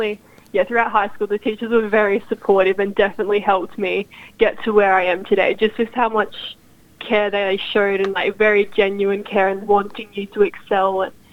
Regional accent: Maryborough, Australia; They're living back in Maryborough, my hometown, still.

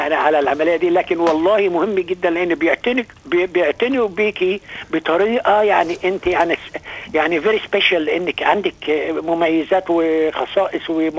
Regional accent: Egypt; moved away as an adult; now in Australia; انا خرجت من مصر

